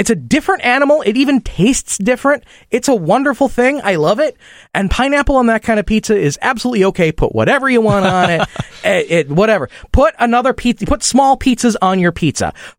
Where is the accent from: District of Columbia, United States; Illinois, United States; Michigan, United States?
Illinois, United States; Chicago; And I go, well, I'm from Chicago.